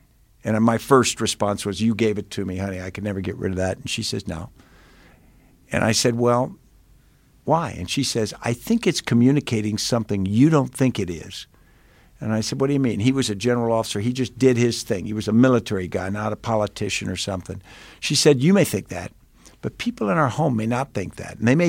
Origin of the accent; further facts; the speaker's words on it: Virginia, United States; I grew up in Northern Virginia, not far from his boyhood home.